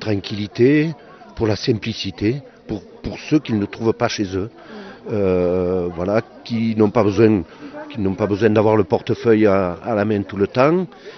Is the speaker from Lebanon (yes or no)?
no; Reims, Grand Est, France; born there; Ma mère n'a pas eu le temps d'aller à Lourdes, et je suis né à Reims.